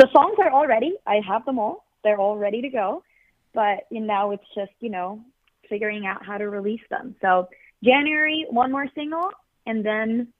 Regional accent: Switzerland; Yeah, so it's actually not very different at all.

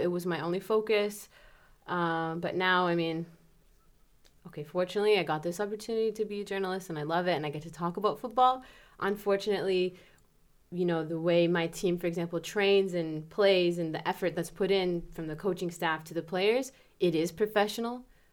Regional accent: Canada; also born or lived in United States; now in Germany; I grew up in Canada. My parents are Italian.

